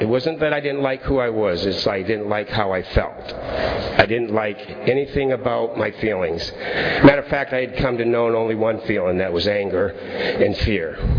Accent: Maine, United States; 2 years later, I had a 6 year old brother, and we were raised in Maine.

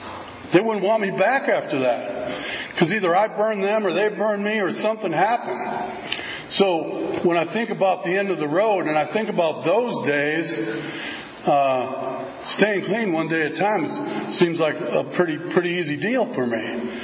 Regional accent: Chicago, Illinois, United States; Where I grew up in Chicago, there was a lot of tunnels.

